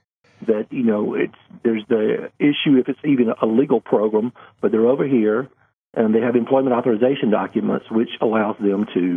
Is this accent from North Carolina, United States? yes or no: no; Alabama, United States; And I don't know how far that is, sorry, even though I'm from Barber County.